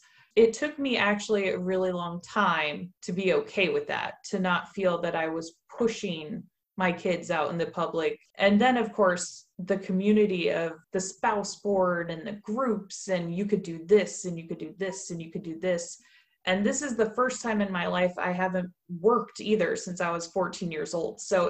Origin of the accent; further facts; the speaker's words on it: Colorado, United States; I come from Colorado, which of course everyone loves.